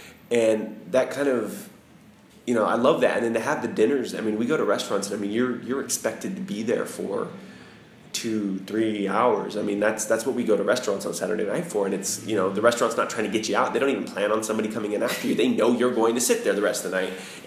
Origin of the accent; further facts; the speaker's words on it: Phoenix, Arizona, United States; now in Paris, France; So I come from Phoenix, where it's completely acceptable to wear flip-flops and cargo jeans or cargo shorts to everything.